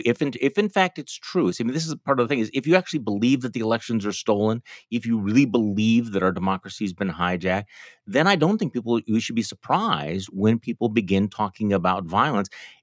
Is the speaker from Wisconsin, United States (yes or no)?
yes; Mequon, Wisconsin, United States; including in my hometown here in Mequon.